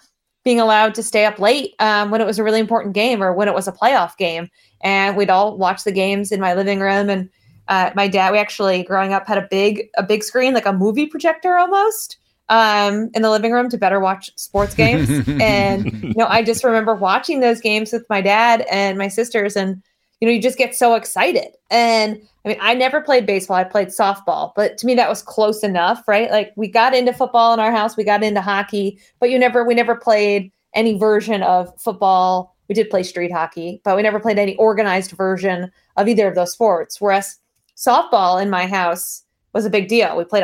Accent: Connecticut, United States; So I'm from Connecticut, and so you're either a Yankees or a Red Sox fan.

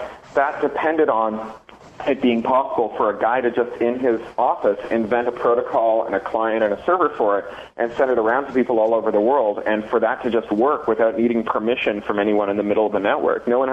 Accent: Canada; As a Canadian

